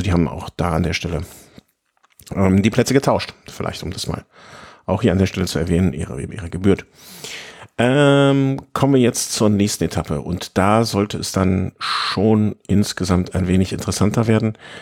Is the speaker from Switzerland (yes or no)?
yes; Switzerland; Ja, ich bin ein Schweizer.